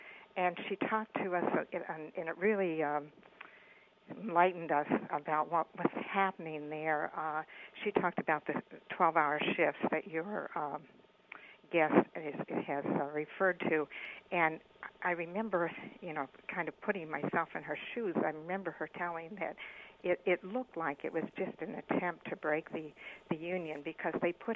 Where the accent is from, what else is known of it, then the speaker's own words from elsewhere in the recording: Pennsylvania, United States; I grew up in Pennsylvania. My father was a factory worker and a steel worker, and there were unions there